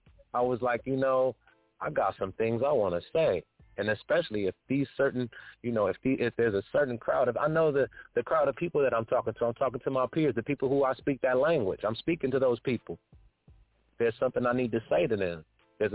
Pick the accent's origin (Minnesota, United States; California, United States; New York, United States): California, United States; Like, I grew up in California. I'm around the lowriders and all